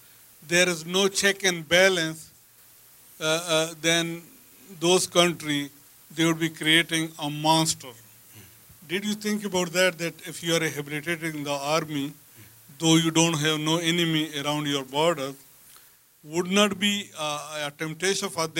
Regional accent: Pakistan; I come from Pakistan.

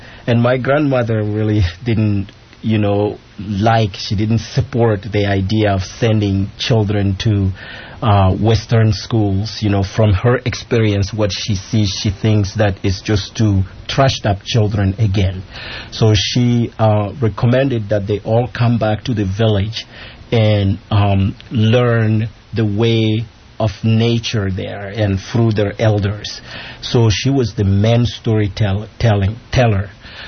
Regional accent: Mali; I grew up in a very small town, and I had so many cousins that were all sent to my grandparent for their first education.

